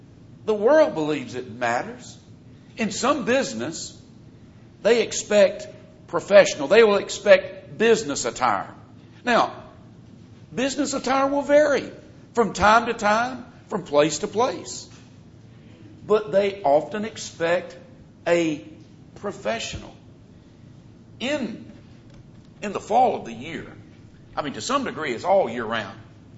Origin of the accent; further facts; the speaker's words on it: the South, United States; accent: southern; noticed that I speak with what some would consider a southern accent. Do you know how I got my southern accent? I grew up in the South.